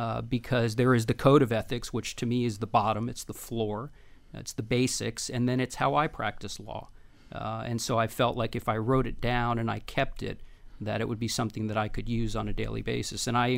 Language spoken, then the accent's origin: English; Miami, Florida, United States; Well, I am born and raised in Miami, and I went to Miami Killian Senior High School